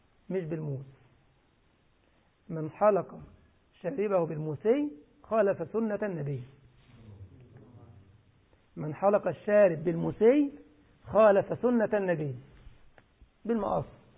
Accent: Egypt; لا لا بالعكس، عندنا بقى احنا كمصريين لما الشيخ يقول لك يا ولد يا بيحبك قوي

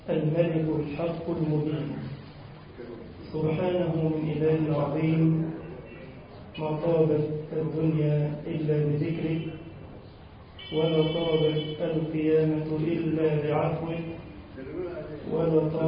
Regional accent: Egypt; اللهم أمن بلدنا مصر الفتن ما ظهر منها وما بطن

